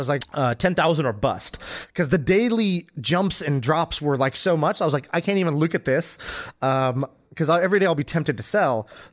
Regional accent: United States; And so, even me, I grew up in America, but I didn't do Boy Scouts

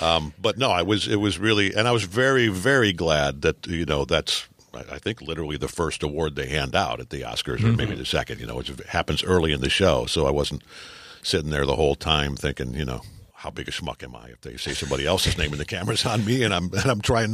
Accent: Detroit, Michigan, United States; Sam's from Detroit. I'm from Detroit.

